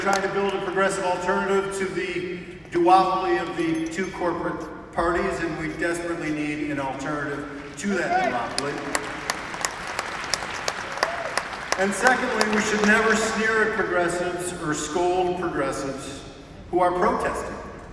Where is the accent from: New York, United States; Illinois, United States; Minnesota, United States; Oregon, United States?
Illinois, United States; Highland Park; Jill Stein actually grew up in my hometown of Highland Park, Illinois.